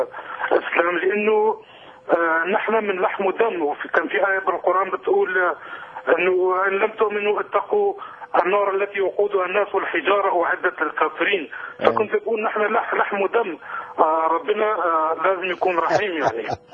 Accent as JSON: {"language": "Arabic", "country": "Syria", "moved": "yes", "lives_now": "Sweden", "said": "أنا كردي من سوريا."}